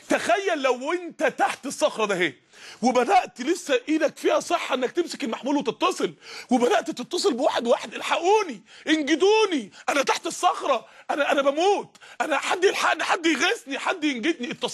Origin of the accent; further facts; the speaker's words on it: Mansoura, Dakahlia, Egypt; إخوان الدعوة عندنا في المنصورة من يومين تقريبا